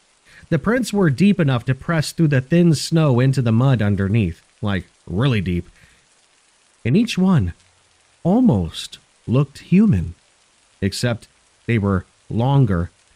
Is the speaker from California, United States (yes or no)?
no; Grayling, Michigan, United States; I grew up hunting around the Grayling area of Michigan. My family owns a small patch of property about 20 miles outside of town